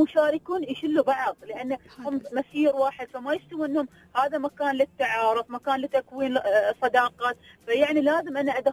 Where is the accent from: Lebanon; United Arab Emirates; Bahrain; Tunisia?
United Arab Emirates; عندنا في الإمارات